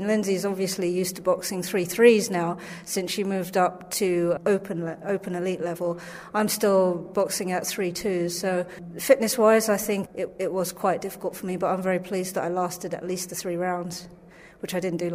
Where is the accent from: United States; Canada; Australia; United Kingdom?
United Kingdom; England; I'm from England